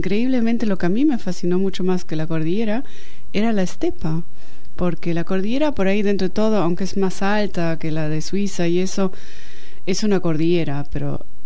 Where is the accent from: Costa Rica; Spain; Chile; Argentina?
Spain; soy mitad italiana y bueno, que crecí en España.